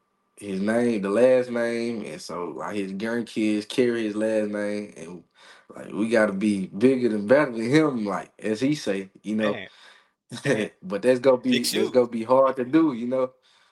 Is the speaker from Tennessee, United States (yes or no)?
no; Philadelphia, Mississippi, United States; I'm from Philadelphia, Mississippi. I went to Neshoba Central High School.